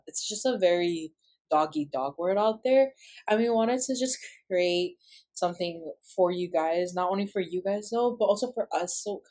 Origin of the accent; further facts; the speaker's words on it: Oahu, Hawaii, United States; I am 18 years old, and I am from Oahu, Hawaii.